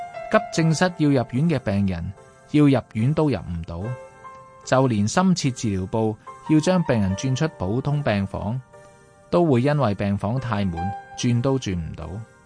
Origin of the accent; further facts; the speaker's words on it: Hong Kong; 我哋作为香港人嘅一份子，医疗界嘅一份子，